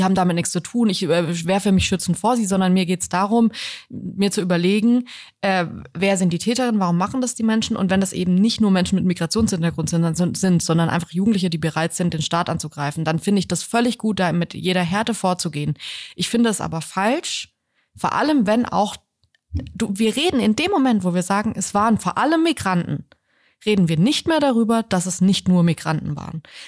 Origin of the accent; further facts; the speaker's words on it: Hesse, Germany; Wir sind ja selber heute zum ersten Mal hier. Wir kommen ja eigentlich aus Hessen.